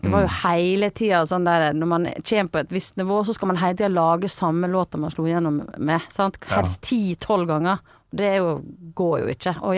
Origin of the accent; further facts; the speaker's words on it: Stryn, Vestland, Norway; men der jeg vokste opp, jeg sånn sentrumsjente da.